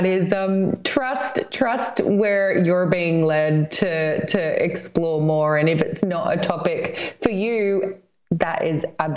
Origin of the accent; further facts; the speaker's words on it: Australia; accent: Australian; also born or lived in London; now in Glastonbury, United Kingdom; I grew up in Australia, moved over to London, now live in Glastonbury. Every year of my life has shaped who I am. So born in Australia, have an Australian accent, have been in England for about a third of my